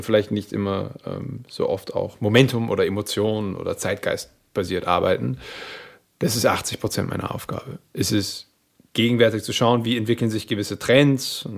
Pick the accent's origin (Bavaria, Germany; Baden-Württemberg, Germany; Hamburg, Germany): Hamburg, Germany; born there; Ich bin in Hamburg geboren.